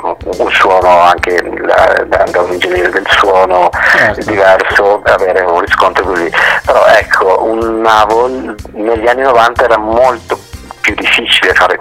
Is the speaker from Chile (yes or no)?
yes; Chile; now in Italy; io sono cileno.